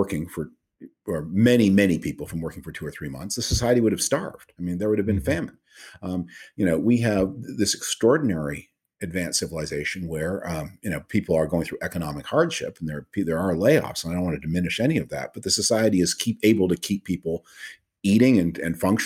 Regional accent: Canada; I'm originally from Canada. I have a house there and spend time there.

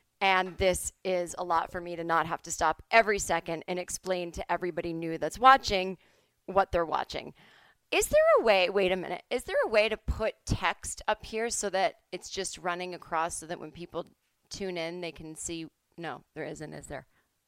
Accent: Boston, Massachusetts, United States; I am from Boston. Nobody knows it.

